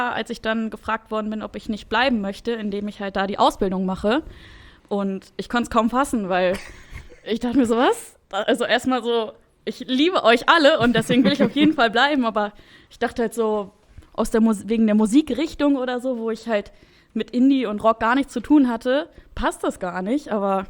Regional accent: Wolfsburg, Lower Saxony, Germany; Und ich bin in Wolfsburg groß geworden.

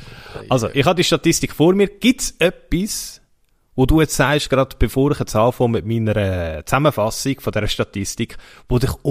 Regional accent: Switzerland; Anal wird bei uns in der Schweiz am meisten gesucht.

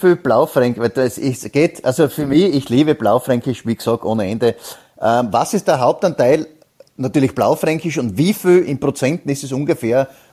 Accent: Styria, Austria

